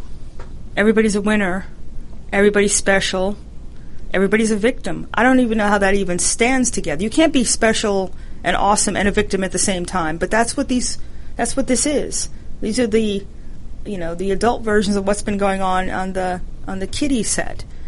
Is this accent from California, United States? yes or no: no; New York, United States; I'm from New York, so I know him from living there.